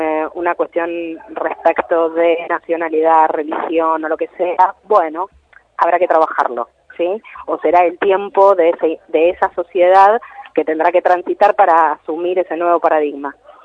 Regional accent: Argentina; y nosotros somos argentinos, sí, y pero... andamos por el mundo.

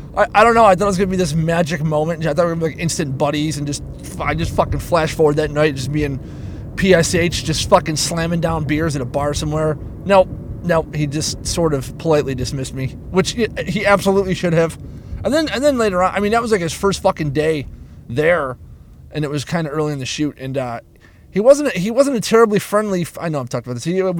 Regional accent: Buffalo, New York, United States; I'm like, oh, cool, yeah, man, I'm from Buffalo.

